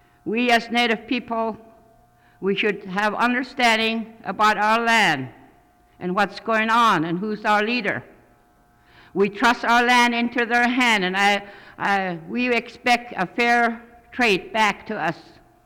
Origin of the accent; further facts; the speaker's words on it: Fairbanks, Alaska, United States; I'm a stockholder from Fairbanks area, and I also have land of 160 acres.